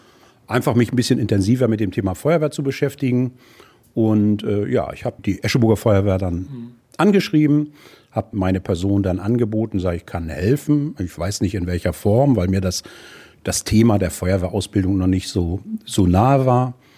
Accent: Northern Germany, Germany; Ich bin Norddeutscher durch und durch.

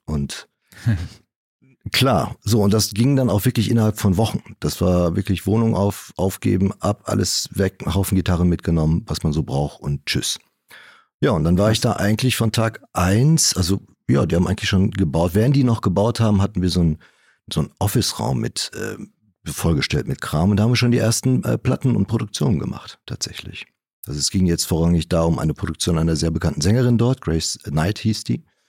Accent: Hagen, North Rhine-Westphalia, Germany; also born or lived in Hamburg; ich bin kein Hamburger, ich komme gebürtig eigentlich, also ich bin ursprünglich aus Hagen, aus Westfalen. Bin dann über Umwege dann in Hamburg gelandet

